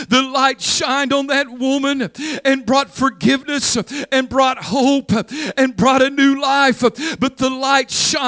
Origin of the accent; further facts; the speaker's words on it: Oklahoma, United States; I noticed, because I'm from Oklahoma, where we have a lot of country and western singing.